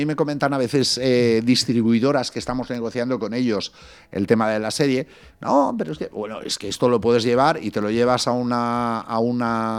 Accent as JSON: {"language": "Spanish", "town": "Alzira", "region": "Valencian Community", "country": "Spain", "said": "yo soy de Alcira."}